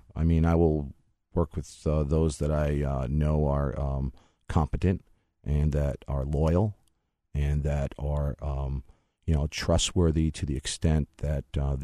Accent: West Warwick, Rhode Island, United States; I'm looking at my hometown of West Warwick.

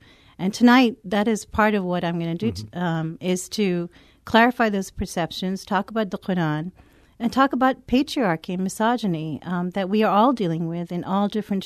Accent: Pakistan; Well, you know, as a Pakistani

